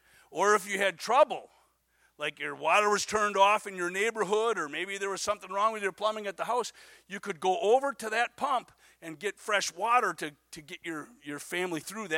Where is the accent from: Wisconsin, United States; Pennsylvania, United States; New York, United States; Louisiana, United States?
Wisconsin, United States; Menasha; When I was a kid, I grew up in Menasha, Wisconsin